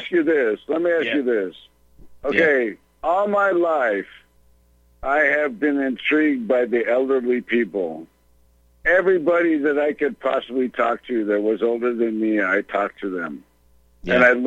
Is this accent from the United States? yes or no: yes; Washington, United States; you know, I'm really sad because my home state, Washington, and the Seahawks, they didn't come out for the national anthem